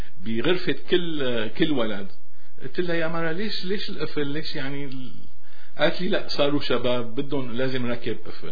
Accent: Syria; moved away; فهيدي اصولنا نحن كسوريين كعرب.

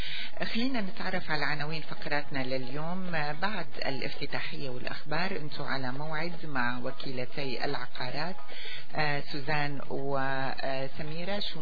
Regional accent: Syria; now in Canada; أعزائي حدودنا كسوريين هون بليالي يمال الشام رح تتجاوز كل الحدود. نحن منتميين بالجسد لأرض الشام

